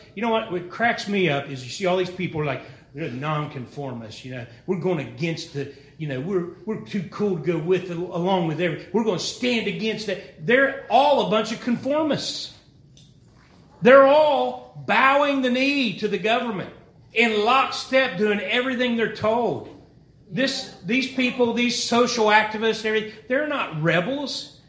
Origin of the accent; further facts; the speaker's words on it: United States; See, I'm American. I believe in freedom.